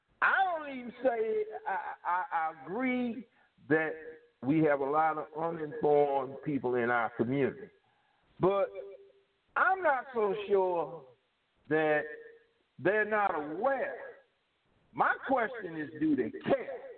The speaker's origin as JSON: {"language": "English", "region": "the South", "country": "United States", "said": "I got that old Southern attitude, as my girl, because I'm from the South, and I know that growing up in the 50s"}